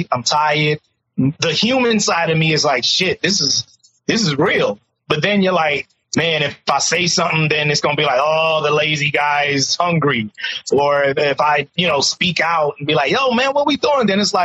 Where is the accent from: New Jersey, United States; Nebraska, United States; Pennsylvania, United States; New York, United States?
New York, United States; New York City; the unique background of being born and raised in Harlem, mm-hmm. which is a uniquely black, socially conscious community.